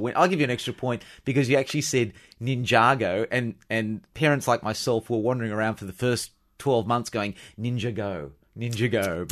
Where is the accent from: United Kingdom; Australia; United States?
Australia; they basically form that sort of benchmark to our sort of growing up in Australia with TV